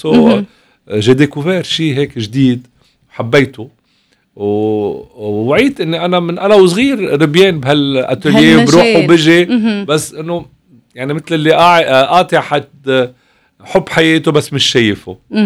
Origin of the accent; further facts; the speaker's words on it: Lebanon; now in Paris, France; صار في حرب وهربت من لبنان، تعرفت على بنت سفير عملت لي فيزا، جيت على باريس.